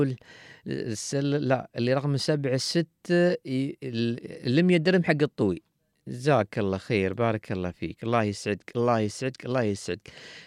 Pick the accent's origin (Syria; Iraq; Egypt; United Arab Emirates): United Arab Emirates; Dubai; نعم نحن إماراتيين، حد يسألني طبعا عن طريق التيك توك يقول نحن من الإمارات، نعم من دبي، من دبي نحن برنامج من دبي.